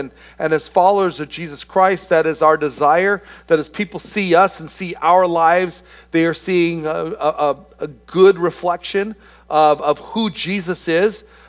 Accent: Philippines; And so as a Filipino, I had some interest in what was going on in that.

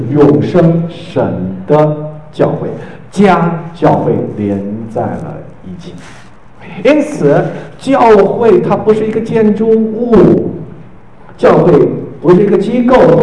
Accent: Fujian, China; 那一个是湖南人，我们是福建人嘛

